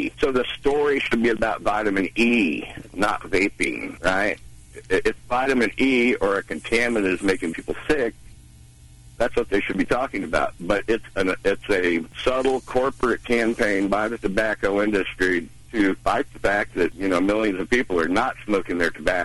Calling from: Overland Park, Kansas, United States; I'm calling from Northern Overland Park.

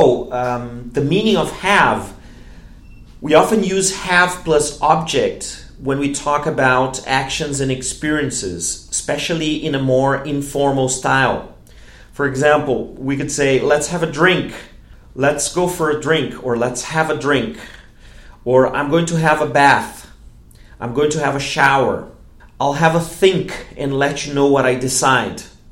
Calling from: Porto Alegre, Rio Grande do Sul, Brazil; English is a second language; I'm speaking from the south of Brazil. I'm speaking from Porto Alegre. Today a warm, sunny day here in Porto Alegre.

